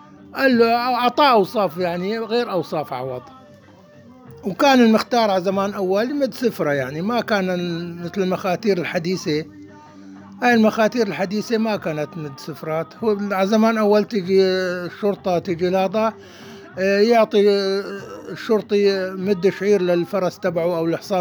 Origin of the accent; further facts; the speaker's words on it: Al-Abbadi, Rif Dimashq, Syria; قال منين انت؟ قلت له من العبادي. قال بعد العبادي ما في قريه؟